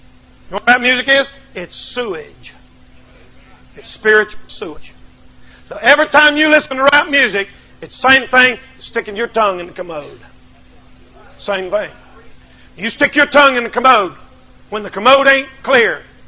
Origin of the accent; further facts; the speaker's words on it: North Carolina, United States; I said, I'm a preacher. I'm here preaching from North Carolina.